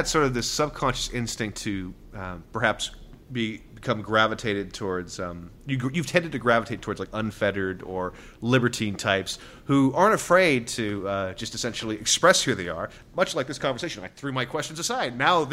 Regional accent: California, United States; I grew up in the Bay Area, so I was very familiar with Ren Faire and that stuff.

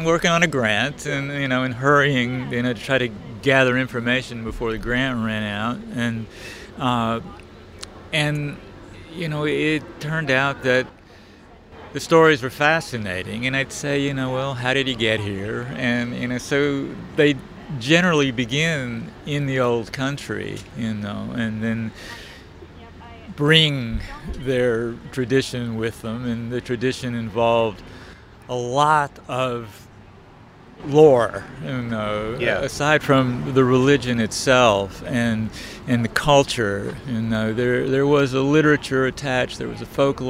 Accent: the South, United States; You know, I grew up in the South.

